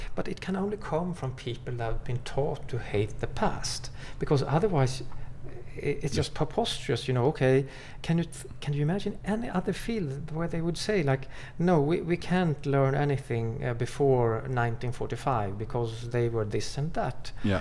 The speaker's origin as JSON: {"language": "English", "country": "Sweden", "said": "I come from Sweden."}